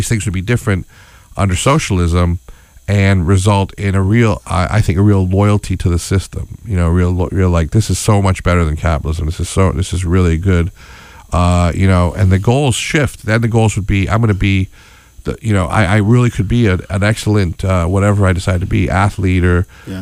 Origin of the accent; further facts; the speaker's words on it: Schenectady, New York, United States; I grew up in Schenectady, New York, and around that area, and a lot of people worked for GE.